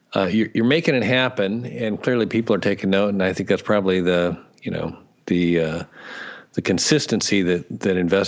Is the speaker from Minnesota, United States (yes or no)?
no; Kansas, United States; I'm from the Midwest, grew up in Kansas, and had my mind blown when I went to France on an exchange.